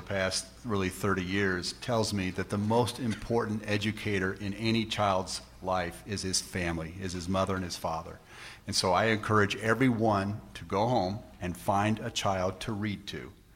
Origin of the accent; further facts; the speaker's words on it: Turner, Kansas, United States; I grew up in Turner, went to school in Argentine, and when I was going to school in Argentine, one-third of my classmates were Mexican-American.